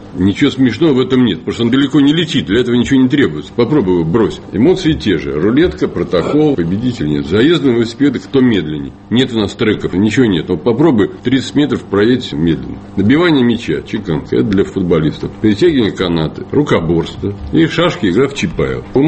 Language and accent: Russian; Saint Petersburg, Russia; Современный Санкт-Петербург, к сожалению, превратился в город самоотрицаний. Еще недавно славная история моего родного города фактически стерта с лица земли.